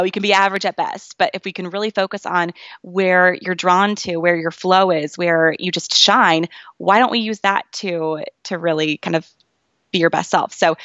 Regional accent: Kansas City, Missouri, United States; I'm from Kansas City. I went to University of Kansas for undergrad, studied positive psychology.

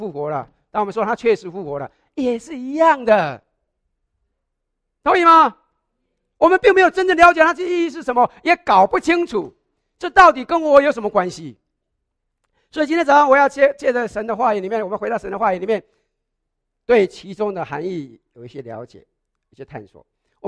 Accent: Taiwan; 我小时候在台湾的时候，学校常常要背诵《总理遗嘱》的。

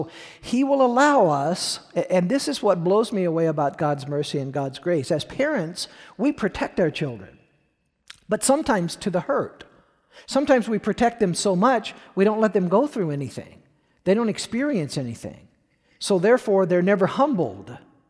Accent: United States; being an American is wonderful. I wouldn't want to be anything else. I wouldn't want to live anywhere else in the world.

